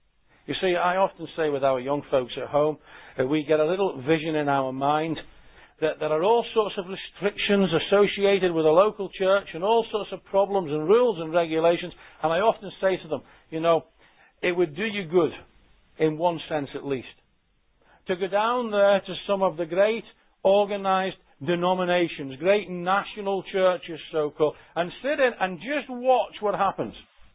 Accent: Liverpool, North West England, United Kingdom; When I was brought up there in Liverpool, as you drove into the city

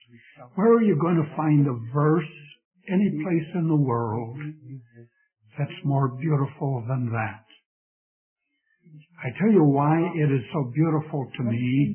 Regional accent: Duluth, Minnesota, United States; born there; Well, I was born in Duluth, Minnesota. That was not my choice.

